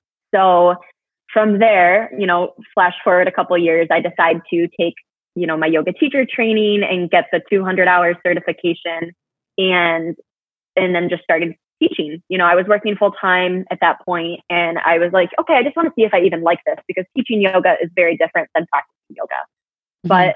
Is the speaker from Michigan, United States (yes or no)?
yes; Michigan, United States; I'm from Michigan. So yeah, I live in West Michigan. I have born and raised in Michigan, but on the other side of the state.